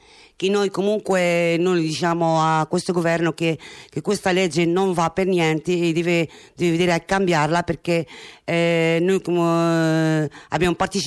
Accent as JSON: {"language": "Italian", "country": "Morocco", "second_language": "Italian", "moved": "yes", "lives_now": "Italy", "said": "Io sono del Marocco."}